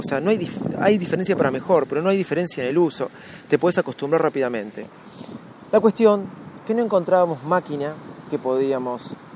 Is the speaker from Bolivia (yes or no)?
no; Argentina; viniendo acá, siendo argentino, saben que allá la puedo vender por el precio de que la compro acá.